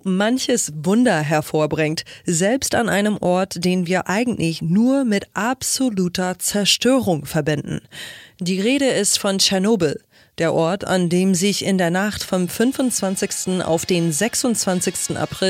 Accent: United States; in meiner Heimat, den USA

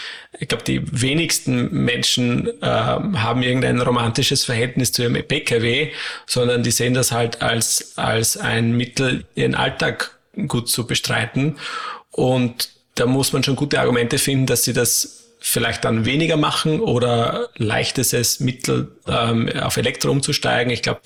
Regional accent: Styria, Austria; gerade auch in der Oststeiermark, wo ich herkomme

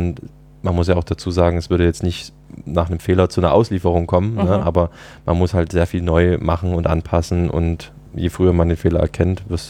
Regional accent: Dresden, Saxony, Germany; als ich zurück nach Deutschland gekommen bin, zurück in meine Heimatstadt Dresden

